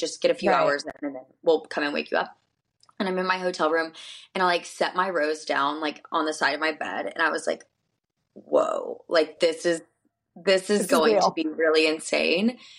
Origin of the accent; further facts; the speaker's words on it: Alabama, United States; Like, I'm from Alabama.